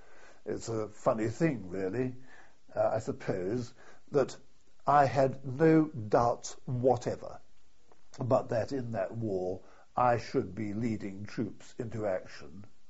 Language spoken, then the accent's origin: English; Australia; born there; Well, in fact, I was born in Australia, and my intention at the outbreak of war, when I was living in Britain, had been to join the Australian forces in Australia.